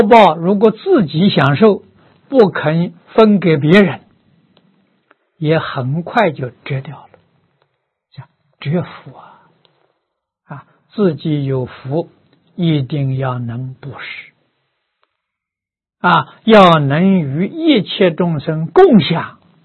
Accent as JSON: {"language": "Chinese", "country": "China", "said": "我们中国人常说佛智心灵啊，啊，福跟慧呀，常常是起连带作用的啊。"}